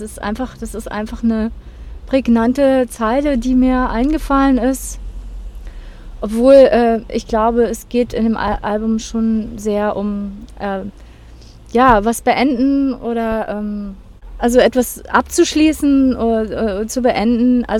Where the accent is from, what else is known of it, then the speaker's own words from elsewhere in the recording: Marburg, Hesse, Germany; ich bin eigentlich im Vorort aufgewachsen von Marburg.